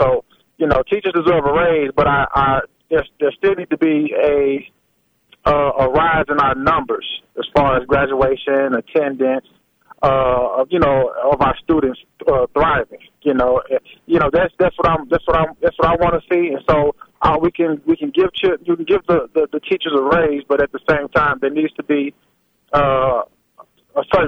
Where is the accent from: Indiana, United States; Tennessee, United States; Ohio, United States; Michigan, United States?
Tennessee, United States; Nashville; Yes, ma'am. I am born and raised. I grew up in Parkwood community.